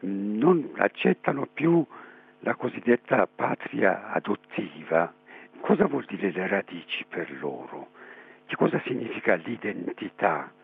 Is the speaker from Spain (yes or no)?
no; Iran; Italian is a second language; now in Italy; io sono stato esiliato per tanti anni, a suo tempo e non ho avuto la possibilità di tornare nel mio paese, nell'Iran.